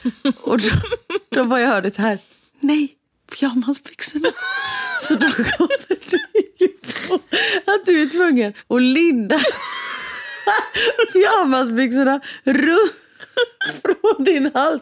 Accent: Gothenburg, Västra Götaland County, Sweden; Och vi är från Göteborg

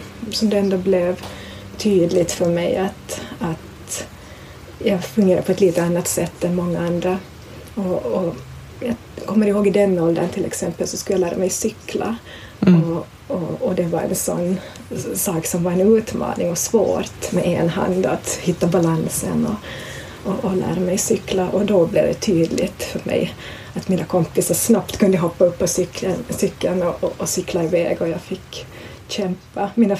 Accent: Vaasa, Ostrobothnia, Finland; Och jag föddes upp i Finland i en medelstor stad i Vasa.

